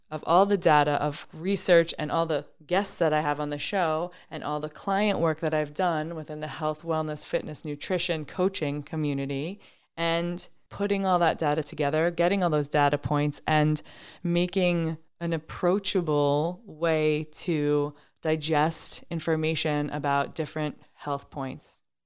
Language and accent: English; New York, United States; I grew up on Long Island.